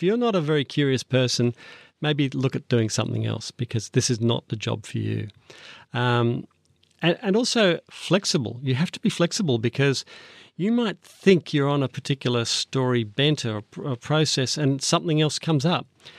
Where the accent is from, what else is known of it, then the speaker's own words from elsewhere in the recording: Armidale, New South Wales, Australia; also born or lived in Canberra; Armidale in northern New South Wales.